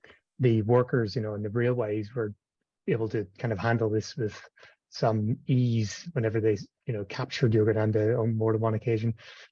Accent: Northern Ireland, United Kingdom; growing up in Northern Ireland

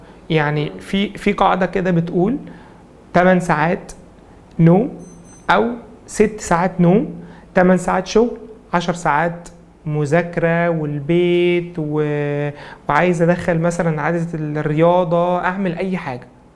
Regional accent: Sharqia Governorate, Egypt; born there; now in Cairo, Egypt; انا من مواليد الشرقية بس الحمد لله مؤخرا بقيت قاعد في القاهرة،

